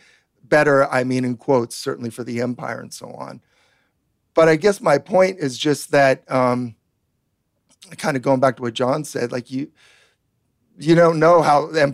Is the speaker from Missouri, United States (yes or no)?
no; California, United States; At home, at least growing up in the Bay Area, with bombings all the time.